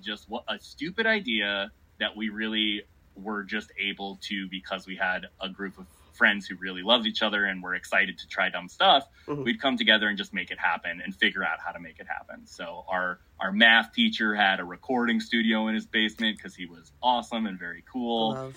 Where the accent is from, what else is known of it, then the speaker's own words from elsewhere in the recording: Minnesota, United States; also born or lived in Ohio / Chicago; now in Portland, United States; I grew up in the Midwest, like any modern Portlander, and I grew up in Minnesota, spent most of my, like, 20s in, I went to school in Ohio, and then lived in Chicago for most of my 20s